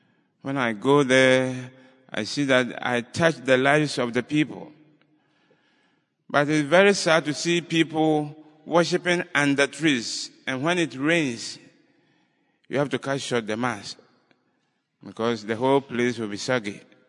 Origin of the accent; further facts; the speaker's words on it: Ghana; I come from Ghana in West Africa.